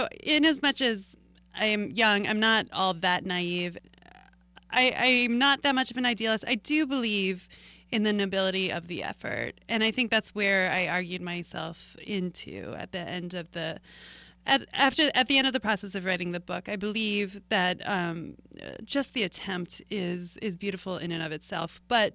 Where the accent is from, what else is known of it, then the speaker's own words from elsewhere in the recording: Cooperstown, New York, United States; I mean, I grew up in Cooperstown.